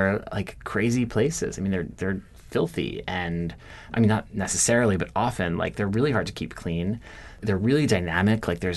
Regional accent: Baltimore, Maryland, United States; I grew up in Baltimore, like in the suburbs of Baltimore. It's not as though I grew up like going out on boats.

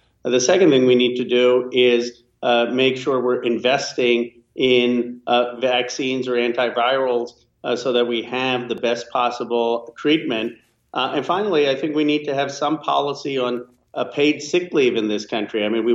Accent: California, United States; I represent Silicon Valley in California, and I hope my home state gives him the biggest margin.

